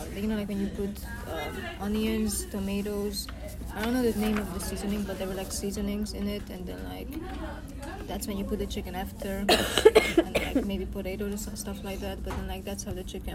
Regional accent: Budapest, Hungary; I grew up in Hungary, Budapest.

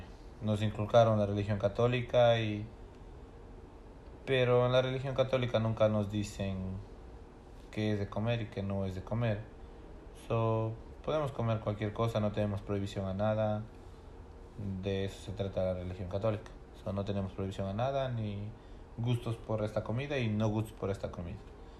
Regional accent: Gualaceo, Azuay, Ecuador; moved away as an adult; Yo soy de nacionalidad ecuatoriana. La gran mayoría de mi juventud y de mi niñez crecí en Ecuador, Gualaceo, Ecuador, hasta los 19 años. Después de los 19 años ya vine para aquí hasta la actualidad.

